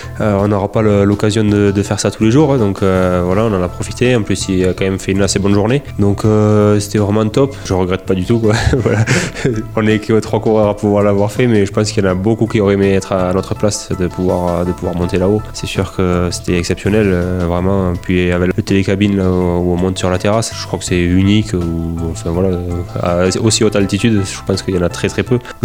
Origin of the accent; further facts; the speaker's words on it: Pyrenees, France; Moi, je suis des Pyrénées. Du coup, je viens rarement dans les Alpes parce que j'ai quand même tous les cols qui sont à proximité de chez moi.